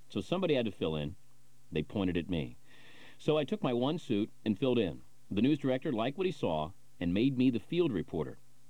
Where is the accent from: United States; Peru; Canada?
United States; Ohio; McPhail learned I was from Ohio.